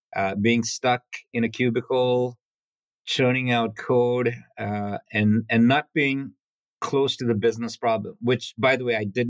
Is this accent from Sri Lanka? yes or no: yes; Sri Lanka; Life growing up on a small island was peaceful, cut off from the rest of the world.